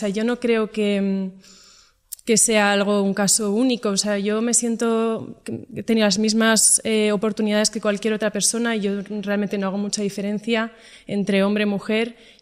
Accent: Barcelona, Catalonia, Spain; vengo de un entorno... Bueno, bastante internacional. Bueno, yo soy de Barcelona y fui al Colegio Alemán de Barcelona.

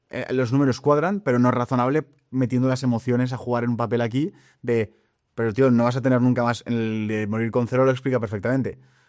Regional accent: Valladolid, Castile and León, Spain; me están pagando más que en Valladolid, que es de donde soy yo

